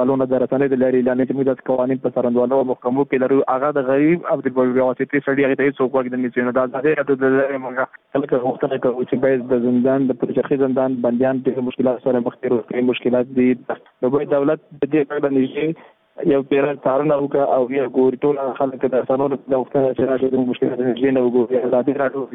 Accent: Afghanistan; موږ هم د افغانستان بچیان یو

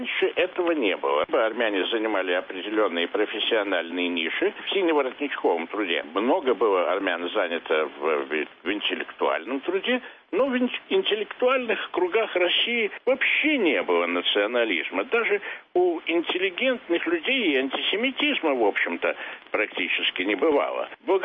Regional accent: Tbilisi, Georgia; moved away as an adult; now in Moscow, Russia; Я сам армянин, я приехал в 50-м году из Тбилиси в Москву, поступил в университет по конкурсу.

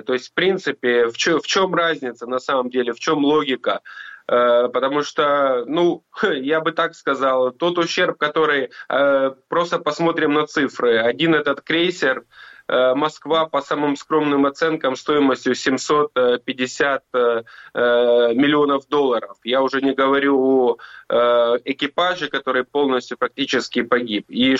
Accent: Mariupol, Donetsk Oblast, Ukraine; тем более я лично там из Мариуполя знаю прекрасно все эти ужасы

